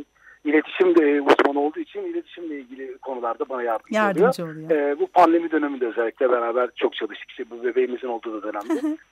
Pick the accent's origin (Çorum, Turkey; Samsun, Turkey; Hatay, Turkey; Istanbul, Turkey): Istanbul, Turkey; born there; Tabii İstanbul'da doğdum ve makine mühendisliği okudum.